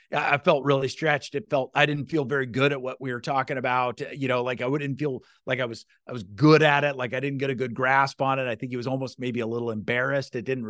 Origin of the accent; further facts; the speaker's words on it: Iowa, United States; Like, I grew up in Iowa.